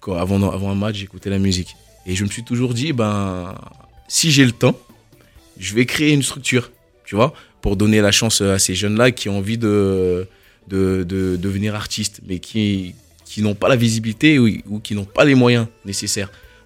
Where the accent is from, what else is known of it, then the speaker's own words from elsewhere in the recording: Lyon, Auvergne-Rhône-Alpes, France; now in Savigny-le-Temple, France; Non, je suis originaire de Lyon.